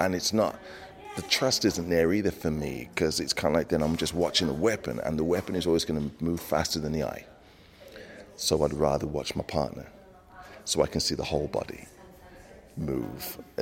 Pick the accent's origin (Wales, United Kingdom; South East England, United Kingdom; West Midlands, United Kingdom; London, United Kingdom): West Midlands, United Kingdom; Wolverhampton; being in various choirs, being in various groups outside of school, Wolverhampton Youth Theatre, so born and bred in Wolverhampton.